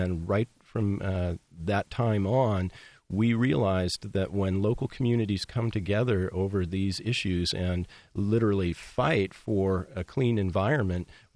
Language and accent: English; Santa Barbara, California, United States; Well, it's true. I grew up in Santa Barbara, California